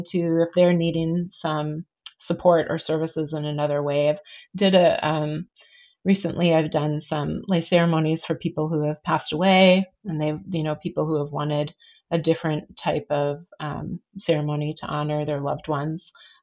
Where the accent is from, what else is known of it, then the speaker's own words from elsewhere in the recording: Midwest, United States; now in Oregon, United States; I grew up in the Midwest. So coming here was just, you know, it was just so beautiful